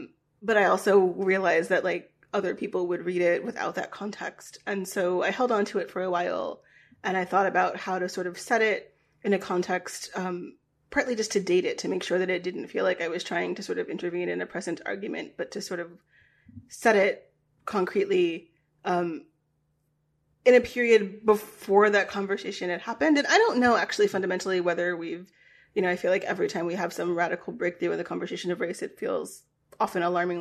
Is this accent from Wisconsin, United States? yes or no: no; Virginia, United States; I grew up in Virginia. I went to a high school named after a Confederate general.